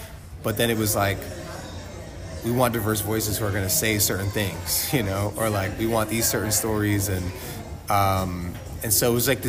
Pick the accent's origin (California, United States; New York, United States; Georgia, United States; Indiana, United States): New York, United States; Bronx; I'm like New Yorker from the Bronx.